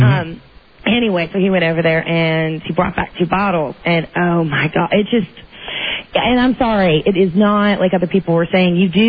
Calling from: Herndon, Virginia, United States

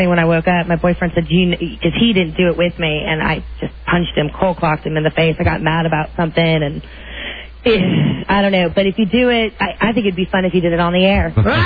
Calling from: Herndon, Virginia, United States

